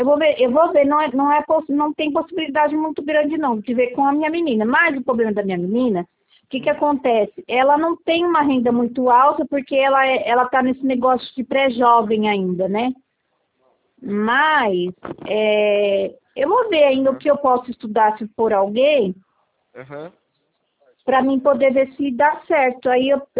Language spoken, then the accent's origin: Portuguese; Ribeirão Preto, São Paulo, Brazil; eu sou de Ribeirão Preto.